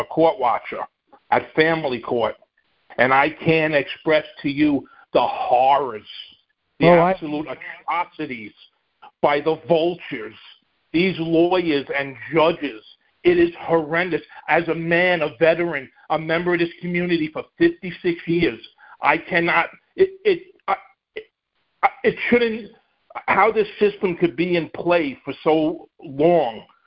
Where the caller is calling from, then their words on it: New York, United States; I'm from New York. First time listener.